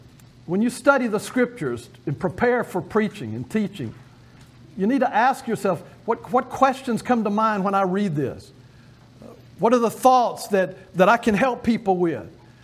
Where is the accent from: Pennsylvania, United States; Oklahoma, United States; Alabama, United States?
Alabama, United States; Well, I grew up in Alabama, and in Alabama football was big all my life.